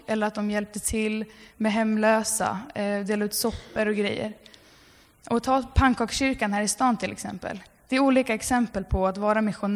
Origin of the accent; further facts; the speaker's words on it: Alunda, Uppsala County, Sweden; där du är hemma i Alunda, där jag kommer ifrån.